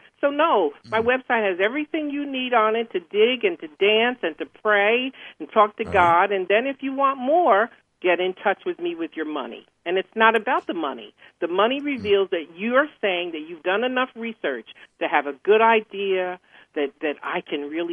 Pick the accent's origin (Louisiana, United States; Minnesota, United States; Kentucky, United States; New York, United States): New York, United States; I'm a New Yorker, so I went down to the Lexington Hotel for this huge psychic fair